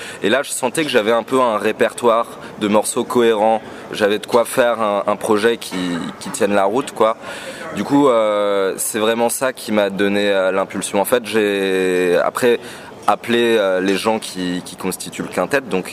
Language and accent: French; Joinville-le-Pont, Île-de-France, France; Charenton ça touche Joinville où j'ai passé mon enfance et mon adolescence. Et je suis né à Charenton en fait, j'ai passé les 5 premières années de ma vie à Charenton.